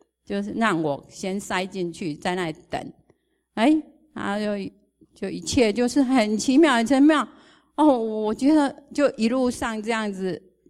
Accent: Taiwan; 我们是台湾人

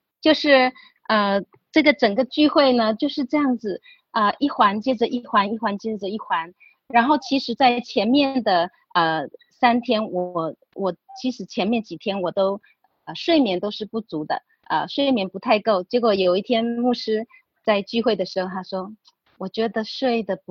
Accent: Taiwan; now in Lijiang, China; 因为我在丽江，我是台湾人

